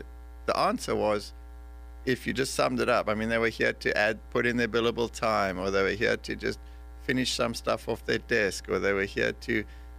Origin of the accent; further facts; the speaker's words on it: South Africa; now in United States; I came from South Africa, as most listeners know